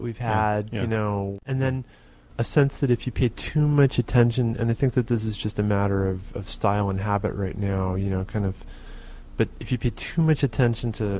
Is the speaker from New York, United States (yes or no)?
no; Pittsfield, Massachusetts, United States; Pittsfield, Massachusetts.